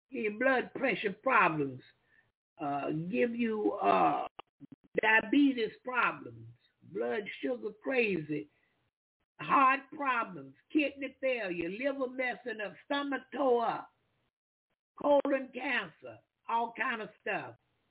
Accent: Jacksonville, Florida, United States; I'm telling people, I was raised up over on Beaver Street in Jacksonville, Florida.

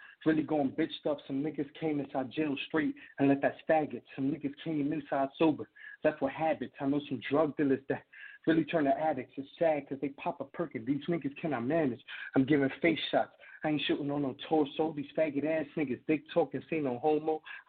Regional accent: New York, United States; I'm from the Bronx, but like I said, I'll be out here in PA, out in town.

